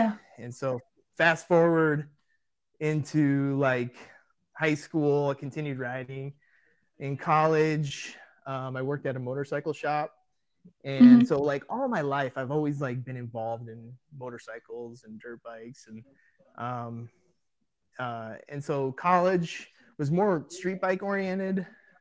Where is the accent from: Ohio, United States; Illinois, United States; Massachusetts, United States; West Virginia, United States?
Illinois, United States; Chicago; now in Tucson, United States; So to back up, I'm from the Chicago area. And you think about like Chicago. Yeah, you're right. It's not a good place to grow up riding dirt bikes.